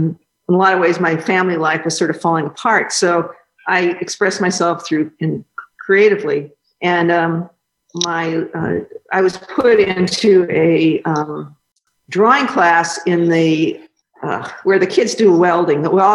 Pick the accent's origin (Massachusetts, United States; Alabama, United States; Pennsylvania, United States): Massachusetts, United States; Beverly Farms; I grew up in Beverly Farms, Massachusetts, and my mother chose the house because there was a beach across the street with a big pier.